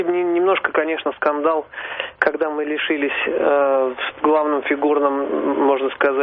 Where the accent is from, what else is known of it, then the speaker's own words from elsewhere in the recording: Yegoryevsk, Moscow Oblast, Russia; из Егорьевска.